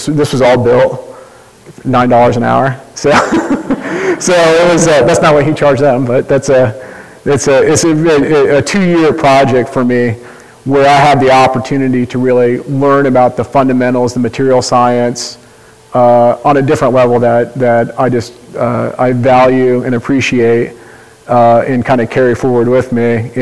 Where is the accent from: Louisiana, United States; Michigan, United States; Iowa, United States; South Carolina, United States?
Iowa, United States; now in Virginia, United States; I came from Iowa, where I grew up in a Victorian neighborhood